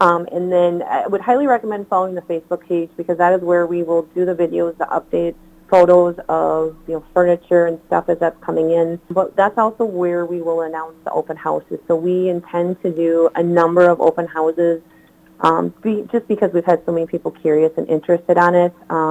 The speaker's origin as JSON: {"language": "English", "town": "Prescott", "country": "United States", "said": "Well, I'm actually from Prescott. So I've been a part of the community for, I believe, 4 years now. My husband and I graduated high school in Ellsworth."}